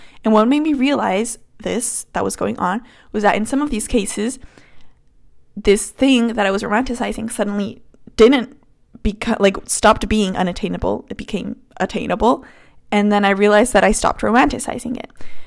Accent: Colombia; And I was like, "Mister, I come from Colombia."

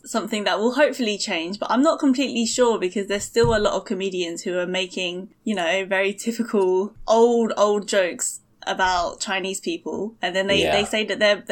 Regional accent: East of England, United Kingdom; I grew up in Essex, so nice. It was pretty white.

